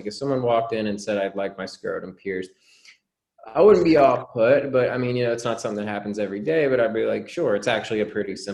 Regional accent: New Jersey, United States; when I was in third grade, I grew up in New Jersey. All my friends were Italian.

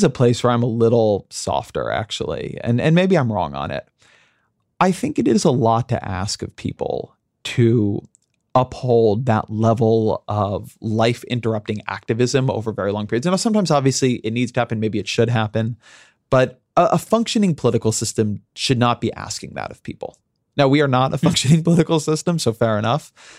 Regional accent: United States; That if you're an American, I'm an American, you are part of this.

